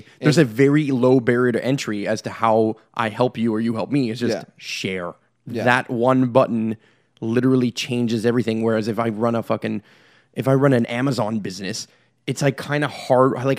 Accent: Canada; I'm fucking Canadian, so obviously most people would assume I'm more of a socialist

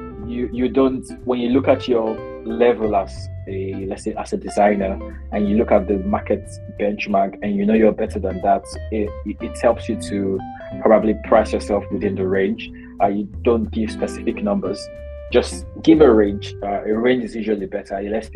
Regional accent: Nigeria; as a Nigerian, there are things, it's possible for me to say some things to you and end it with sha.

